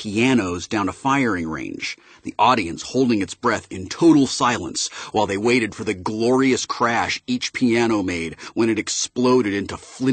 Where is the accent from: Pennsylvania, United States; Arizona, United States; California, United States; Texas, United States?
California, United States; San Francisco; After all, I grew up in San Francisco, the place with the largest concentration of burners in the world.